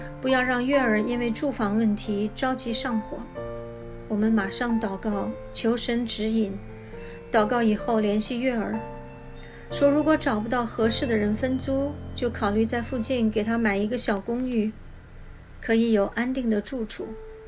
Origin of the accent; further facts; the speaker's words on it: China; now in United States; 30年前我们从中国移民到美国，是不是30年以后的今天我们又要移居他方？